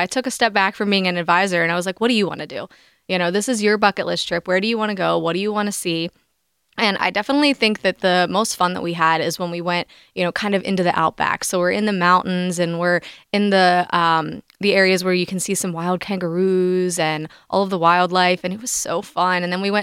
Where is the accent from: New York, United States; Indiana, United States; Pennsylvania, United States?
Pennsylvania, United States; Pittsburgh; and we're from Pittsburgh and it's cold